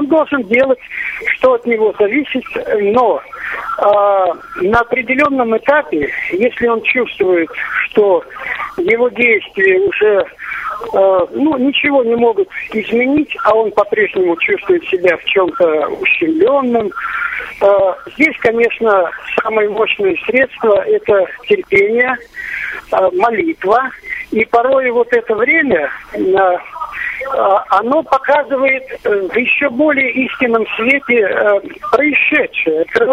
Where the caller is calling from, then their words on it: Pskov, Pskov Oblast, Russia; я с вами из Пскова.